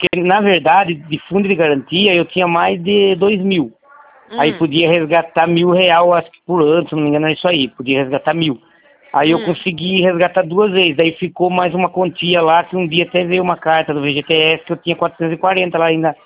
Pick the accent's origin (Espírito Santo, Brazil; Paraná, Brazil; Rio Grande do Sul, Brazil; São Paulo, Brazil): São Paulo, Brazil; Tatuí; Não, não, sou de Tatuí.